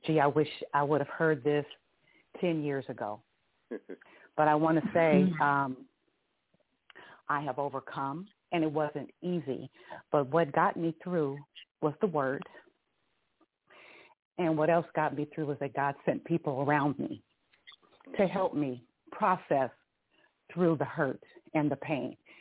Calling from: California, United States; Hi, I'm calling from California.

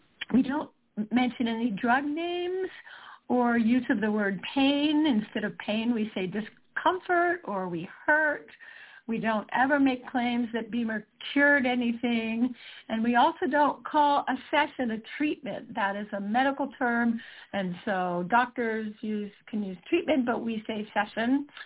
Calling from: Salt Lake City, Utah, United States; I am calling in from Salt Lake City, Utah

